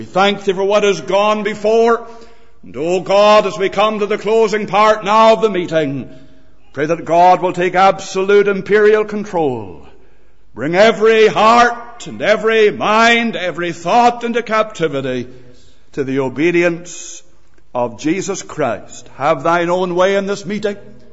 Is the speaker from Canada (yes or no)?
yes; Canada; now in Rasharkin, United Kingdom; I am, as you can tell, not local. I am Canadian, although we've been living as a family for the last 6 or 7 years in Risharkin.